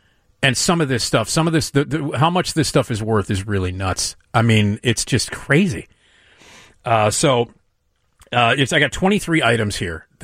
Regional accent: Chicago, Illinois, United States; growing up on Addison, six blocks away from Wrigley Field with a father who's the biggest, you know, Cubs fan in the world, I was born into it.

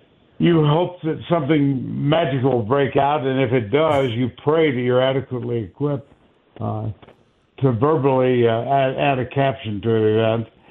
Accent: Austin, Texas, United States; That was something I'd grown up with in the state of Texas. My hometown is Austin

